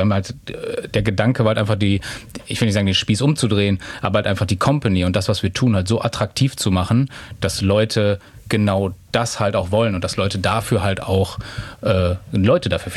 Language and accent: German; Schalksmühle, North Rhine-Westphalia, Germany; now in Recklinghausen, Germany; ich bin quasi Zugezogener. Ich komme eigentlich aus der Nähe von Lüdenscheid, genauer gesagt aus Schalksmühle, Halver, das ist halt so im Sauerland. Und bin dann halt auch vor circa, ja, ich weiß nicht ganz genau, 15 Jahren ungefähr auch nach Recklinghausen gezogen.